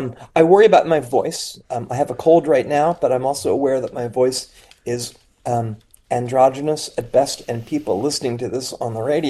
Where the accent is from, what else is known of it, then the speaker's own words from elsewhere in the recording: Philadelphia, Pennsylvania, United States; a big shout out to everybody at WHYY in Philly, my hometown.